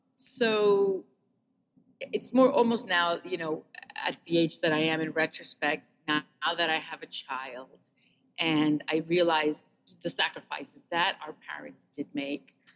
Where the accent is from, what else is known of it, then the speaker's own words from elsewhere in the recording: Hackensack, New Jersey, United States; I grew up in Hackensack, New Jersey, went through the school system there